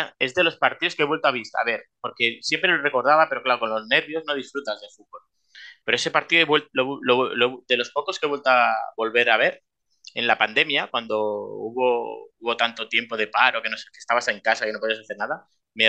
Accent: Calella, Catalonia, Spain; mi pueblo, Calella se llama, en mi pueblo, y fuimos a un bar que justamente como es verano, mi pueblo es muy turístico y mi pueblo siempre es reconocido porque tiene mucho turista alemán.

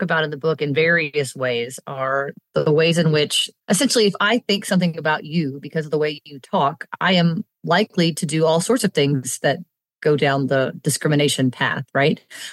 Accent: Kentucky, United States; I am. I'm from Kentucky originally.

